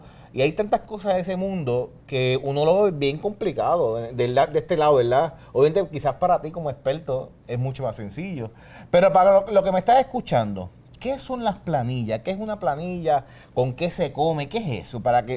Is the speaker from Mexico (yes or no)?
no; Puerto Rico; nosotros como puertorriqueños